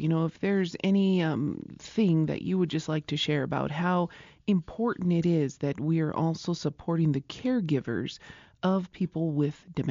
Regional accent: Isleta Pueblo, New Mexico, United States; This is Native America Calling. … from Isleta Pueblo

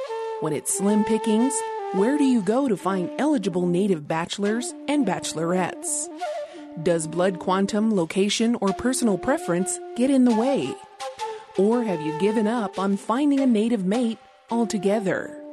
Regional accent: Isleta Pueblo, New Mexico, United States; from Isleta Pueblo, and thank you for joining us today.

